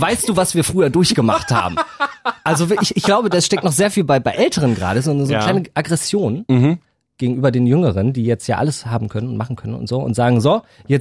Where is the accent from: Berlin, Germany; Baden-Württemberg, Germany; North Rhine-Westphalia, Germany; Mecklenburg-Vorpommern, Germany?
Berlin, Germany; ich komme aus Berlin, dann so, ja, West oder Ost?